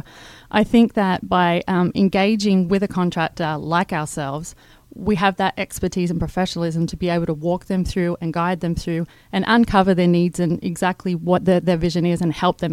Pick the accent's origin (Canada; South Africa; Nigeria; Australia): Australia; now in Atlanta, United States; Well, I'm originally from Australia, and I had previously a background and an extensive career in hospitality, most formerly the Ritz-Carlton Hotel Company, and that's how I landed here in Atlanta.